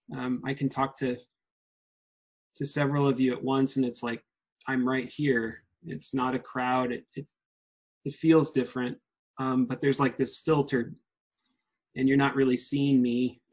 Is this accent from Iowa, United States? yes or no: yes; Keokuk, Iowa, United States; I want to talk a little bit about my background. I grew up in Keokuk, Iowa.